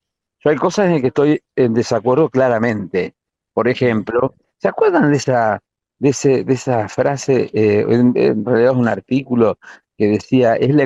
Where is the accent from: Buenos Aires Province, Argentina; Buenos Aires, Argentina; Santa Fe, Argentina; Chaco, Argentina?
Santa Fe, Argentina; Yo soy santafesino y ese es el nombre del frente en Santa Fe.